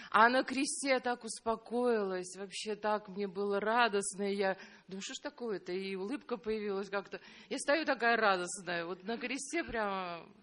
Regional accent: Saint Petersburg, Russia; из Санкт-Петербурга.

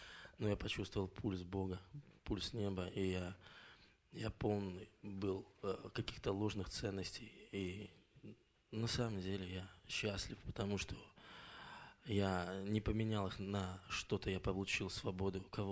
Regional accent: Belarus; я из Беларуси приехал.

